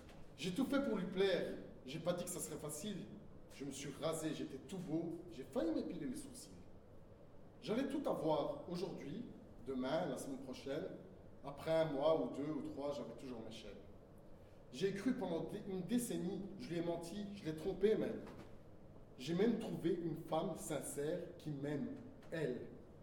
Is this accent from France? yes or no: no; Turkey; je suis turc. Moi, je ne travaille pas dans les durums et tout, et je n'ai pas d'accent.